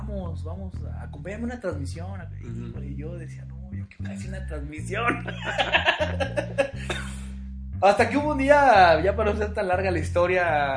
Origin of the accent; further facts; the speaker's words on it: Mexico; yo no soy iraní, le digo, soy de México.